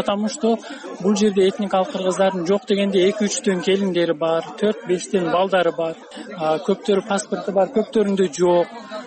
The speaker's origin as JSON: {"language": "Kyrgyz", "town": "Jirgatol", "region": "Districts of Republican Subordination", "country": "Tajikistan", "lives_now": "Kyrgyzstan", "said": "мен Тажикстандан келген, Жергетал районунан этникалык кыргызмын."}